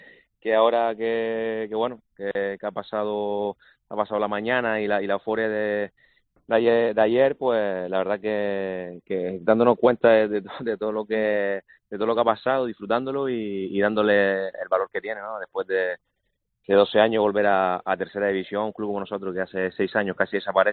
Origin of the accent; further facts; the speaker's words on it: Telde, Canary Islands, Spain; todos los directivos somos de Telde, hemos jugado todos en el Telde